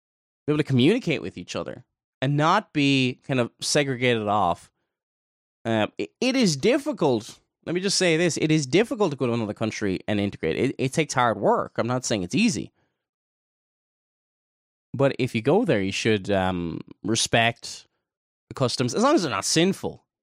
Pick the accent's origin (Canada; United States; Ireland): Ireland; because I'm not American, I'm Irish, and I'm living on the island of Ireland. But Ireland was poor up until the early 1990s. I remember growing up, we didn't have nearly as much.